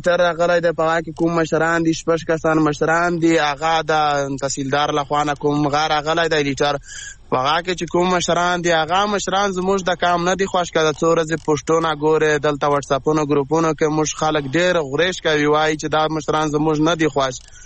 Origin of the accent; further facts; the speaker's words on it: Khyber Pakhtunkhwa, Pakistan; چې موږ د وزیرستان کډوال یو